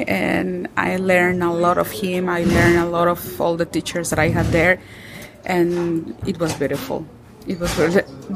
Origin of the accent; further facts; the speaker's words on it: Mexico; English is a second language; So I studied that in Guadalajara in Mexico. I'm from Mexico.